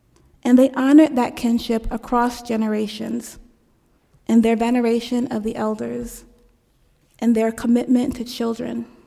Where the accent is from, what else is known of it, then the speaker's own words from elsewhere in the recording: Jersey City, New Jersey, United States; also born or lived in East Orange; I grew up in Jersey City and East Orange.